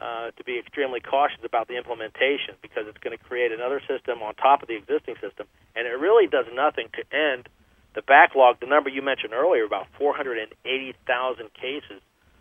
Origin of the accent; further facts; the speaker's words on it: Florida, United States; Senator Marco Rubio of Florida, which is my home state.